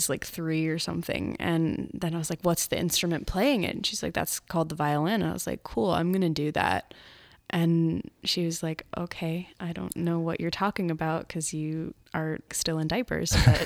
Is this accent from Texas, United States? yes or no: no; Bloomington, Indiana, United States; And I usually just say I'm from Bloomington because it's the place that I feel the most connected to, because I have so many musical memories there.